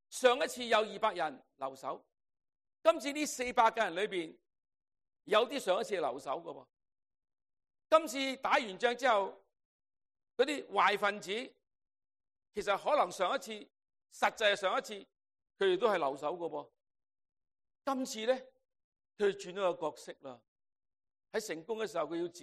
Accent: United States; now in Canada; 我系美国人嘅现眼报啦。

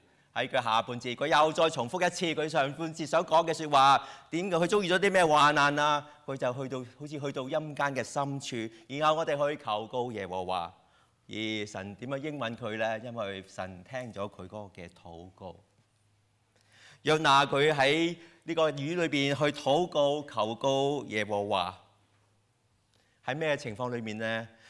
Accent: China; 我们中国人有很多个烂梗

